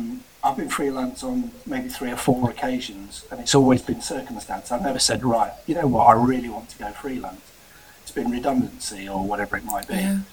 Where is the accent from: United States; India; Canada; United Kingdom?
United Kingdom; Derby, East Midlands; I'm originally from the Midlands, from Derby. I was born and bred in Derby.